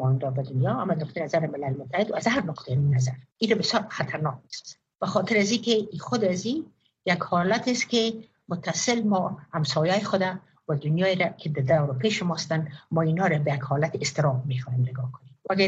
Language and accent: Persian; Afghanistan; من افغان هستم.